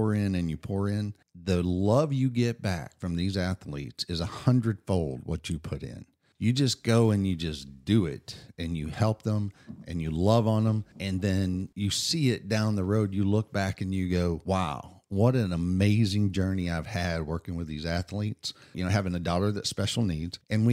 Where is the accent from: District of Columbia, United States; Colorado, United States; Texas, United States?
Texas, United States; Houston; Yeah, I grew up in East Houston and I grew up in the 70s and 80s in East Houston. And number one, it was a very rough area.